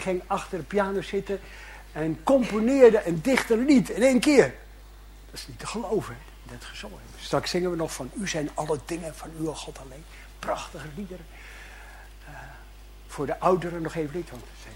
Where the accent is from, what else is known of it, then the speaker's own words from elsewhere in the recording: Urk, Flevoland, Netherlands; Ik ben op Urk. Ik kom uit Urk, even klappen. Ik werk in Amsterdam. Ik ben de helft van mijn tijd op Urk en de helft van mijn tijd in Amsterdam.